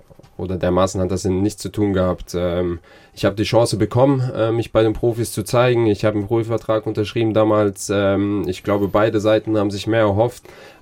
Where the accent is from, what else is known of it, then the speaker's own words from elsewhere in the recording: Mannheim, Baden-Württemberg, Germany; also born or lived in Schwetzingen; Also ich bin in Schwetzingen geboren, in Mannheim aufgewachsen.